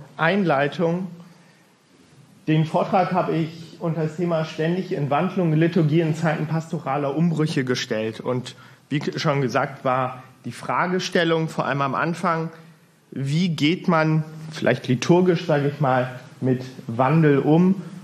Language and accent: German; Hildesheim, Lower Saxony, Germany; also born or lived in Bergisch Gladbach; now in Erfurt, Germany; Ich komme aus dem Bistum Hildesheim, bin da aufgewachsen, geboren bin ich in Bergisch Gladbach, also ganz im Westen von Deutschland. In Hildesheim bin ich vor allem geprägt durch die Diaspora, wohne aber die letzten 10 Jahre hier in Erfurt